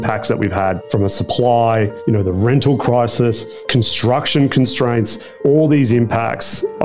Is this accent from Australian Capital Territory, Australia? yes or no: no; Logan, Queensland, Australia; I was born and raised in Logan.